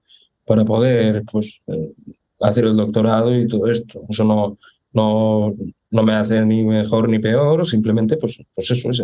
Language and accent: Spanish; Cartagena, Region of Murcia, Spain; Ya lo sabes, yo soy de Cartagena, de una ciudad de Murcia.